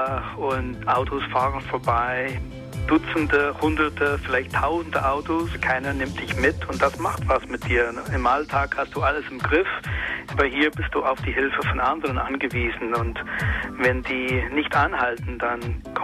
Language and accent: German; Northern Ireland, United Kingdom; German is a second language; Ich bin Protestant, in der Konflikt in Nordirland aufgewachsen, zwischen den Protestanten und Katholiken.